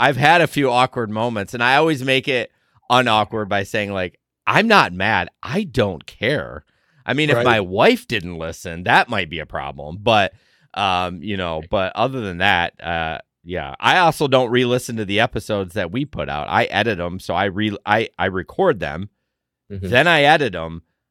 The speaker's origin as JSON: {"language": "English", "region": "Michigan", "country": "United States", "said": "oh my gosh, I'm so nasally. I'm from Michigan."}